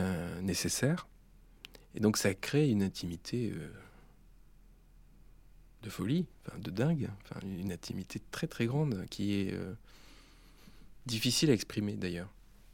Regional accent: Tarbes, Occitanie, France; also born or lived in Lourdes; j'ai grandi à Tarbes et Lourdes, et donc à l'école

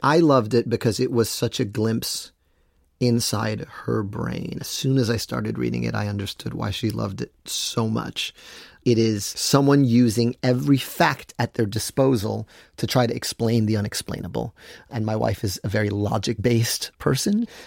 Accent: New York City, New York, United States; I think because I grew up in New York City, like, a mall is still a very glamorous, cool thing.

